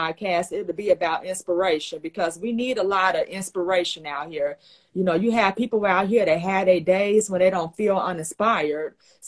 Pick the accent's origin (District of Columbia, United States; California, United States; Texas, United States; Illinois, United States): Illinois, United States; Chicago; I'm from Chicago.